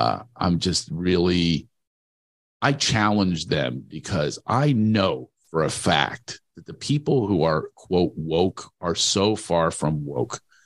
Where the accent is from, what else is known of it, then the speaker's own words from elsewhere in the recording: Philadelphia, Pennsylvania, United States; It was a summit for volunteerism, it was called, and in Philadelphia, my hometown.